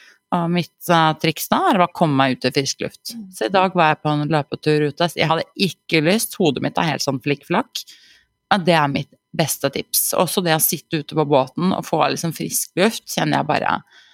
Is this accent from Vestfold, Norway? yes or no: no; Oslo, Norway; jeg kommer jo fra Ullern, en Oslo-jente